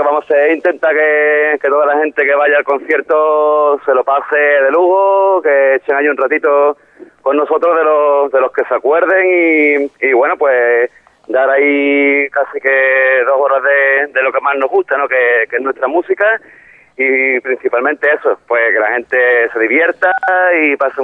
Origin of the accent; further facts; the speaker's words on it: Cádiz, Andalusia, Spain; somos de Cádiz, pero vamos a ser puntuales para romper un poquito el tópico